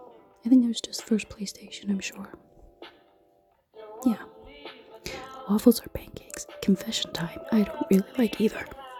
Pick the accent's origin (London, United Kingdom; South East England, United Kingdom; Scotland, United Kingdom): Scotland, United Kingdom; I'm sure I've tripped up on it a few times. And that's because I'm actually Scottish.